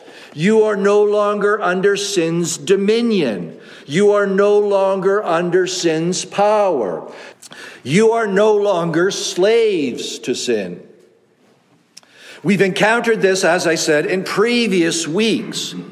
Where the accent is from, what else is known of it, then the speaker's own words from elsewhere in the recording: Canada; if I am a Canadian, which I am, then I should love maple syrup and hockey, which I do.